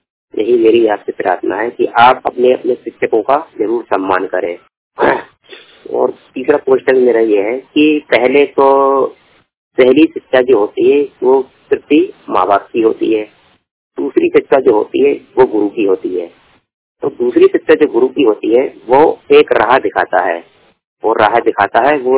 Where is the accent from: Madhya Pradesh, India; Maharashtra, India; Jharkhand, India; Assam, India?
Madhya Pradesh, India; Bhopal; मैं भोपाल जिले का रहने वाला हूँ।